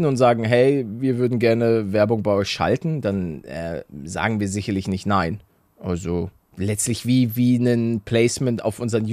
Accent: Hamburg, Germany; ich bin gebürtiger Hamburger Und mein Vater und auch noch meine Mutter, die wohnen eben in Hamburg beziehungsweise in der Nähe.

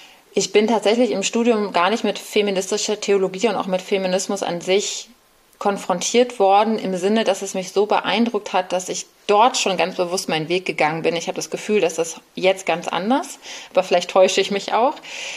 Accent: Bremen, Germany; moved away as an adult; now in Berlin, Germany; Ich bin in Bremen aufgewachsen und meiner ersten großen verflossenen Liebe nach Berlin hinterhergezogen.

